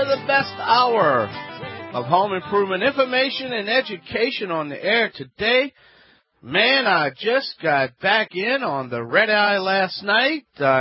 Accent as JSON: {"language": "English", "region": "Louisiana", "country": "United States", "said": "from the Bayou Land."}